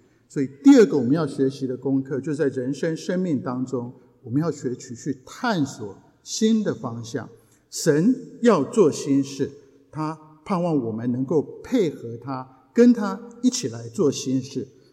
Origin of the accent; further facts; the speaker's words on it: Japan; also born or lived in Taiwan; 因为我小时候在日本长大